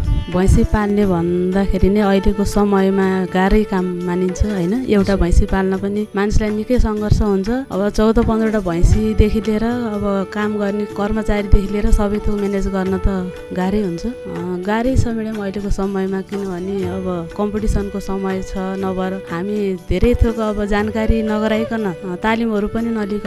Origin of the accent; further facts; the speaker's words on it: Gandaki Province, Nepal; born there; हजुर म अब तनहुँको ढोर फिर्दी वैशाखे घाट जन्मस्थान चाहिँ